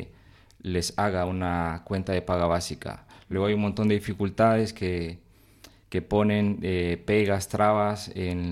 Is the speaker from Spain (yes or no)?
yes; Bilbao, Basque Country, Spain; yo soy de Uribarri